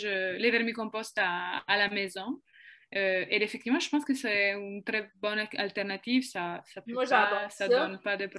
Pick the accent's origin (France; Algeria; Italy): Italy; northern Italy; now in Canada; Je vis au Québec. Je viens du nord de l'Italie, donc c'est sûr qu'au sud de l'Italie, c'est pas aussi bien.